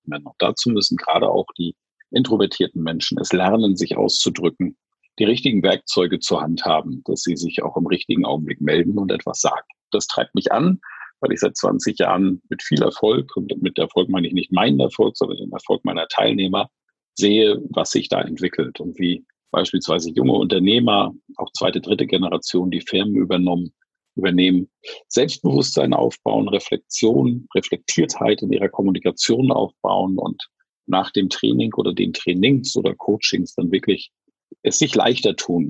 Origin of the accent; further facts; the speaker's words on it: Germany; Und das ist ja auch der Ruf, den wir als Deutsche im Ausland haben.